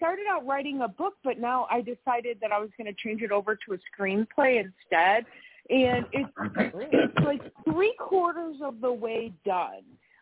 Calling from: Wisconsin, United States; I'm in Wisconsin.

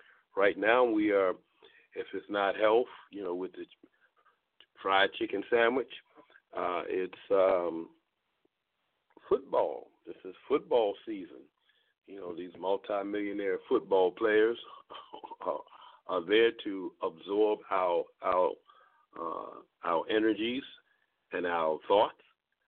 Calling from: Baltimore, Maryland, United States; I'm calling from Baltimore, Maryland.

